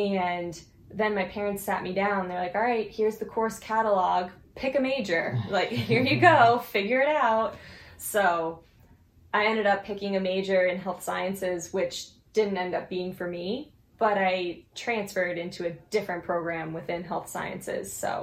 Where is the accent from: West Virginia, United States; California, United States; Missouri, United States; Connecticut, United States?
Connecticut, United States; Grew up in Connecticut, never really left. Went to college in Connecticut, obviously.